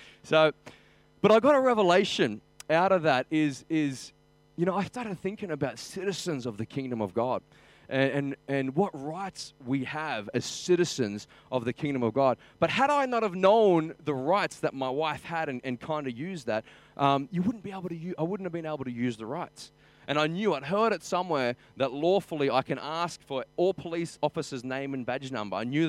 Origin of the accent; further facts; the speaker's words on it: Australia; I trying to lighten it as an Aussie, and I crack a joke